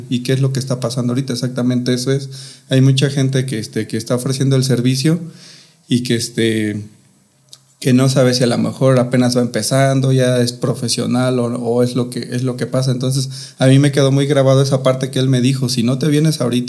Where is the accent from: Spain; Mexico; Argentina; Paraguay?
Mexico; Toluca, State of Mexico; now in Querétaro, Mexico; Yo soy originario de Toluca, de Estado de México.